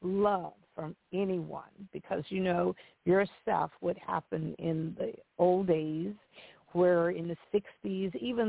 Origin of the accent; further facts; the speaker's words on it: Mississippi, United States; born there; But just to let you know that I was born in Mississippi, and I always had dreams.